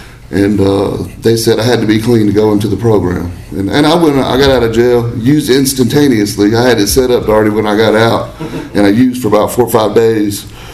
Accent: Huntsville, Alabama, United States; And I realized, I'm from here. I'm not from Decatur. I'm from Huntsville, Madison.

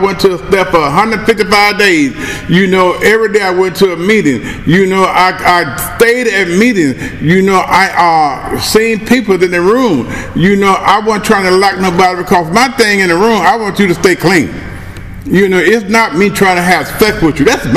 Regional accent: Chicago, Illinois, United States; You know, I'm from Chicago. I was raised in Chicago in the Englewood community. You know, I went to Englewood High School, for crying out loud.

